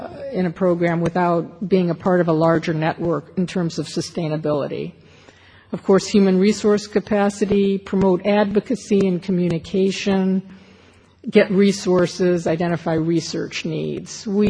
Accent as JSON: {"language": "English", "town": "Atlanta", "region": "Georgia", "country": "United States", "tie": "born or raised there", "said": "a particular gentleman from my hometown of Atlanta, Georgia, who wanted to get married in Greece."}